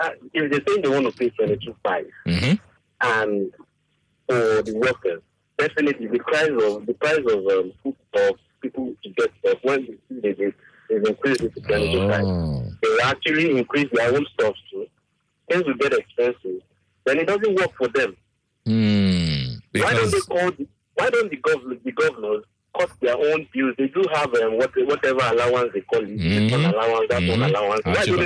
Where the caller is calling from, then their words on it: Lekki, Lagos, Nigeria; I'm calling from Lekki.